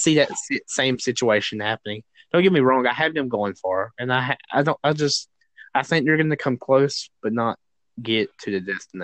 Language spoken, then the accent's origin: English; North Carolina, United States; I'm from North Carolina. And for him to be just my home team, it sucked